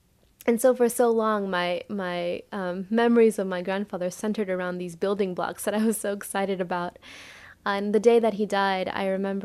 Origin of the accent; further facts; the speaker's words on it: Clovis, California, United States; When I was growing up in Clovis, I never really felt part of the community at school.